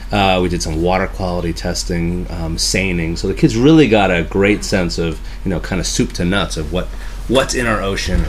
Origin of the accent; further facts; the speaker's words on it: Gloucester, Massachusetts, United States; Well, I'm from Gloucester.